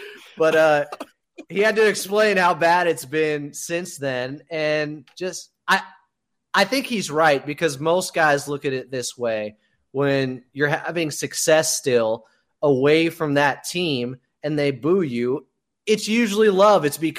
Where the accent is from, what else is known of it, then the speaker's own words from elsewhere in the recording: Sacramento, California, United States; But I'm from Sacramento, and I remember when they put up the Pacific Division Championship banners.